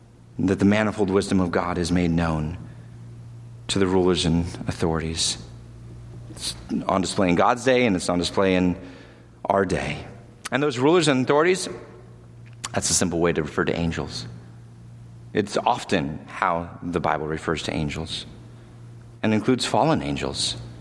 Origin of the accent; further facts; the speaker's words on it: California, United States; Now, I'm from California originally, and I then never experienced fall until I got to Michigan.